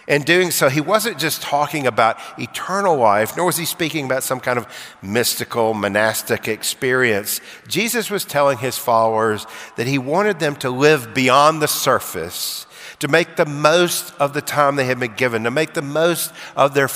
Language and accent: English; Alabama, United States; When I was a kid growing up in Alabama, I spent a lot of time on various lakes